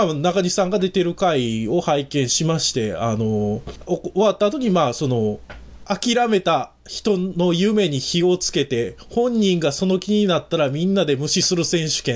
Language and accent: Japanese; Wakayama, Japan; also born or lived in Osaka; 僕自身はその1年半ぐらい前にちょっと大阪から離れたんですけど、はい、離れて、まあ、地元の和歌山の南の方に戻っちゃったんですけれども、